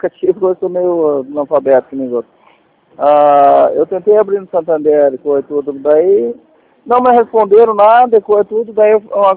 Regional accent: Soledade, Rio Grande do Sul, Brazil; mas eu não sou de Caxias, eu sou de Soledade

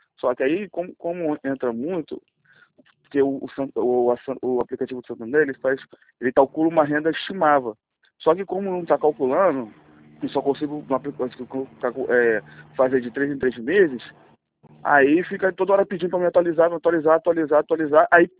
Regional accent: Rio de Janeiro, Brazil; Sou do Rio de Janeiro.

